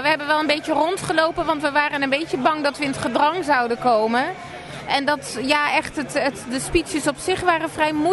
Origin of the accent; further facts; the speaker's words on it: Alphen aan de Rijn, South Holland, Netherlands; Wij komen uit Alphen aan de Rijn. Althans, ik kom uit Alphen aan de Rijn.